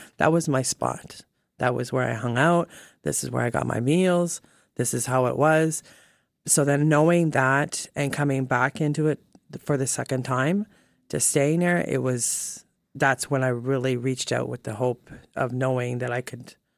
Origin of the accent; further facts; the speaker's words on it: Arnprior, Ontario, Canada; Arnprior.